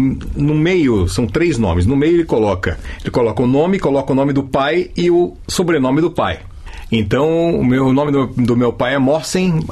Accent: São Paulo, Brazil; Nasci na Bela Vista.

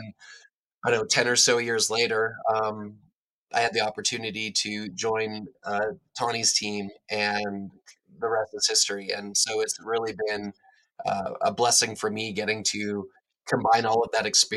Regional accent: Canada; moved away as an adult; now in United States; I was probably first introduced to all of this when I moved from Canada to the U.S. to play college hockey at an environmental liberal arts college in northern Wisconsin.

